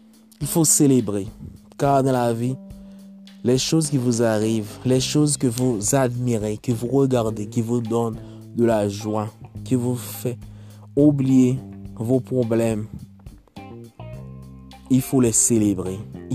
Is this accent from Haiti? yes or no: yes; Haiti; now in Chile; je vous dis que je suis au Chili. Je suis haïtien et je suis fier de l'être.